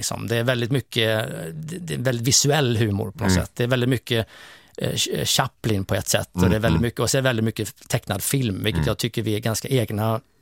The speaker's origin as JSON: {"language": "Swedish", "region": "Västra Götaland County", "country": "Sweden", "accent": "Sjuhärad dialect", "said": "viset som man gör hemma vid, runt kring Sjuhäradsbygden. Det är den dialekten som vi har hemma i vår by där jag kommer ifrån."}